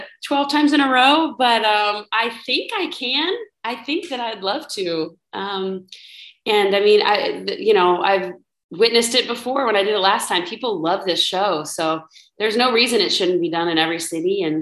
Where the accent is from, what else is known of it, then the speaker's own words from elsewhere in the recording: Texas, United States; Luckily I'm from Texas, so I kind of just put it a little further up, so it's a little scratchier